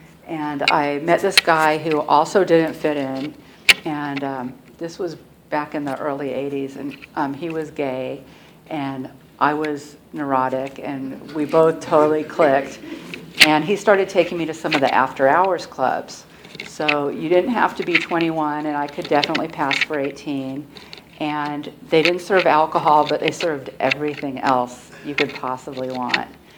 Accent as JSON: {"language": "English", "region": "California", "country": "United States", "tie": "born there", "said": "I was born in Southern California to middle-class Jewish parents, and it just went downhill from there."}